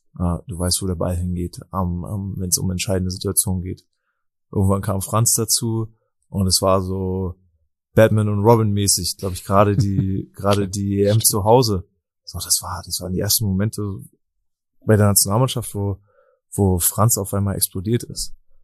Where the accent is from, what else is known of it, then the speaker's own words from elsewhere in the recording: Berlin, Germany; Wir kommen aus derselben Ecke aus Berlin